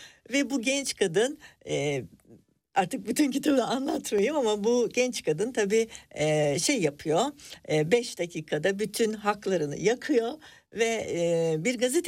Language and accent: Turkish; Berlin, Germany; moved away as an adult; now in Turkey; benim büyüdüğüm yer Berlin. Duvarın kenarında büyüdüm. Çocukluğum orada geçti. İşçi bir ailesinin çocuğu olarak orada yuvaya gittim. Yuvada Almanca öğrendim. Ondan sonra ana sınıf, ilkokul, orta, lise derken gimnazyumdan sonra tekrar Türkiye'ye geldim.